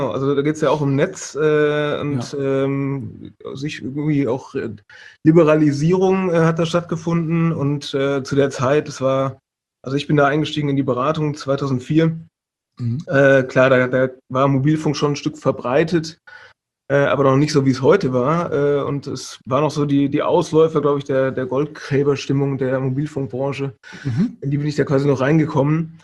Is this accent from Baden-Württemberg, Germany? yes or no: no; Hesse, Germany; Also ich komme aus dem Vordertaunus, also südlich von nördlich ist es, Entschuldigung, von Frankfurt, aus dem Hessischen. Hab dann studiert in Karlsruhe Wirtschaftsingenieurwesen.